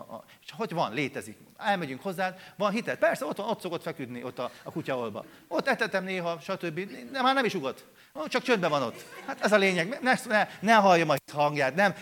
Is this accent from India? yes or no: no; Hungary; born there; Köszönöm, Uram, hogy ide születtem. Nem Amerikába, nem Monte Carlóba, nem Svájcba, nem Olaszországba